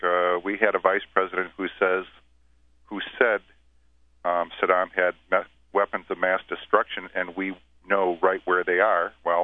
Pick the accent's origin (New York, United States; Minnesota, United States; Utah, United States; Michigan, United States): Michigan, United States; Holland; I'm a middle-aged man. Have my family here in Holland. I grew up in Holland. It's kind of a conservative area.